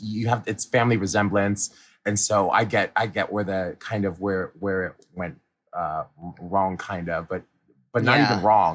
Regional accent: New York City, New York, United States; where you from? I was like, I'm from New York, bitch.

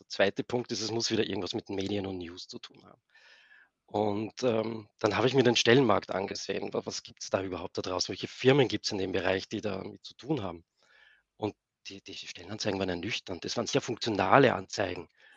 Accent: Austria; ich bin damals an der tschechischen Grenze aufgewachsen in Österreich, also Niemandsland kann man fast sagen.

